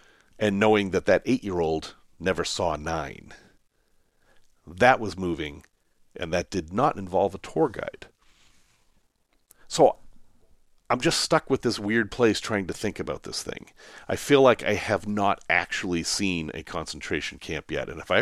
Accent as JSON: {"language": "English", "town": "Salem", "region": "Massachusetts", "country": "United States", "tie": "born or raised there", "said": "Now, I grew up in Boston, or I grew up in Salem, but near enough to Boston."}